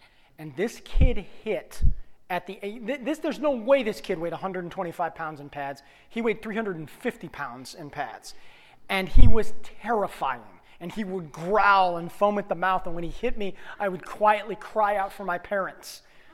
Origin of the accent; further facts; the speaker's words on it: Mentor, Ohio, United States; growing up in Mentor, Ohio, most 6th, 7th grade boys played bantam football for the community.